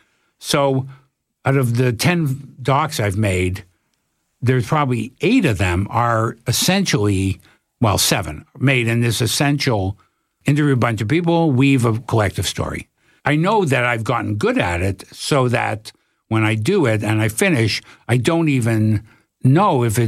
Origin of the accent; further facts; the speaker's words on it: Toronto, Ontario, Canada; I'm from Toronto.